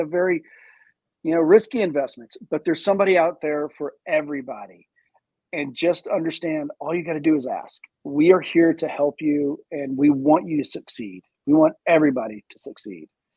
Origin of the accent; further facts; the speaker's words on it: Chattanooga, Tennessee, United States; And I'm from Chattanooga. I grew up there. I went to college there. My family is still there.